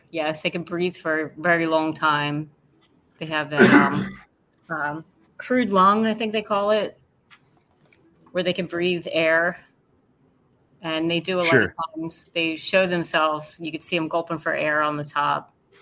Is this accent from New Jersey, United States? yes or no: yes; New Jersey, United States; Yes, I am from Jersey. I'm Jersey girl.